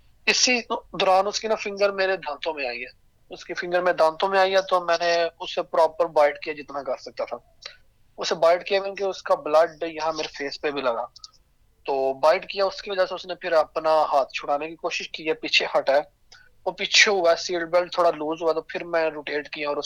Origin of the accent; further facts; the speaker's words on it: Gujranwala, Punjab, Pakistan; now in Perth, Australia; میں ابھی پرتھ میں رہ رہا ہوں اور پاکستان سے میں گجراوالا سے ہوں۔ مجھے یہاں پرتھ میں تقریباً 4 سال ہو گئے